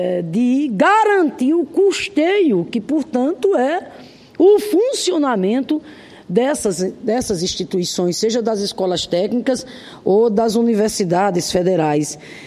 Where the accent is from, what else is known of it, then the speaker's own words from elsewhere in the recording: Rio Grande do Norte, Brazil; lá do meu estado, o Rio Grande do Norte